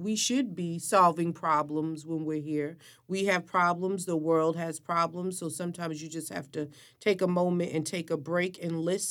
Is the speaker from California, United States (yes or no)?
no; Brooklyn, New York, United States; Spike Lee, you know, growing up in Brooklyn, right? Because that's where I spent my teenage life.